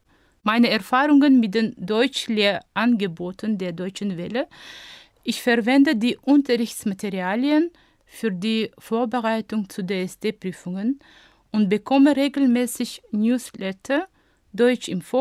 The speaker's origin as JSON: {"language": "German", "town": "Rujand", "region": "Sughd", "country": "Tajikistan", "second_language": "German", "said": "Ich komme aus Rujand. Das ist die zweitgrößte Stadt, die im Norden von Tadschikistan liegt. Ich bin im Jahr 1974 geboren."}